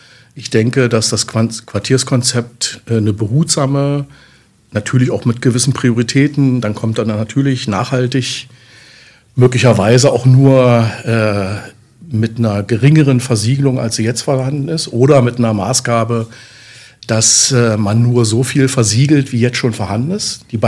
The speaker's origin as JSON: {"language": "German", "town": "Magdeburg", "region": "Saxony-Anhalt", "country": "Germany", "tie": "born or raised there", "said": "meine Heimatstadt ist Magdeburg"}